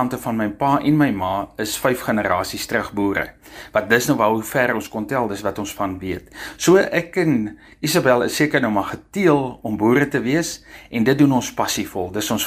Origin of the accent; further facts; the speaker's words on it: Northern Cape, South Africa; Nou ek is die boer van Nooit Gedag, hier boer ons met Dorper Stoet. En ek is die vierde generasie of die vierde … wat die voorreg het om op hierdie plaas te boer.